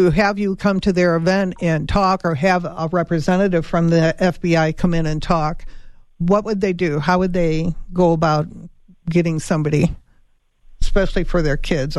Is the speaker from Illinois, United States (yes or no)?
yes; Chicago, Illinois, United States; I'm from Chicago, so I can tell you it wasn't always